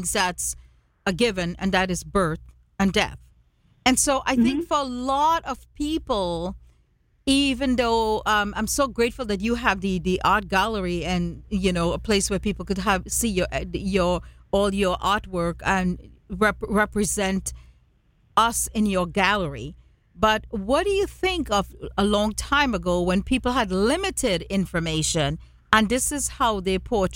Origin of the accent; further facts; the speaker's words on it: India; Because I know, like, I'm Indian and you're Indian